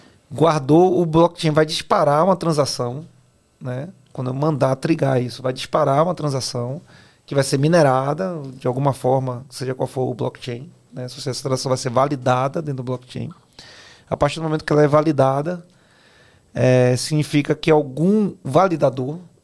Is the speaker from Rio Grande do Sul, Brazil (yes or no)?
no; Bahia, Brazil; como bom baiano